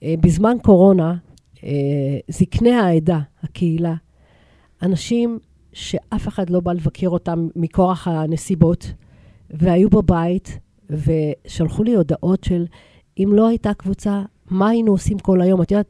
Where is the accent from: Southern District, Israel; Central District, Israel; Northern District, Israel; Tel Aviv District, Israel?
Tel Aviv District, Israel; Or Yehuda; born there; אור יהודה, מקום, זה המקום שלי, מקום הולדתי.